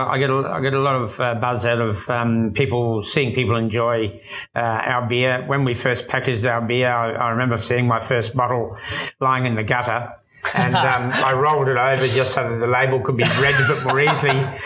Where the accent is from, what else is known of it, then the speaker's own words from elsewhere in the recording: New Zealand; born there; I was born in New Zealand